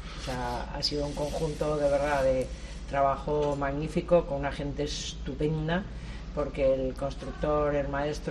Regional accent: Madrid, Community of Madrid, Spain; yo que vengo de Madrid y soy mitad gallega y de La Coruña

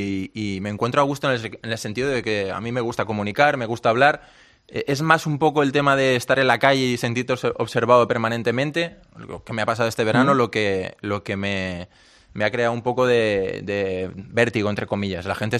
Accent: Barcelona, Catalonia, Spain; born there; Nací en Barcelona, en maternidad, al lado del Camp Nou.

